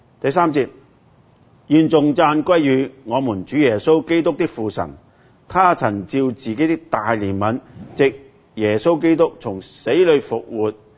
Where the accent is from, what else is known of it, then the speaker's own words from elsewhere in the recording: Hong Kong; 现在最近我们香港人很开心了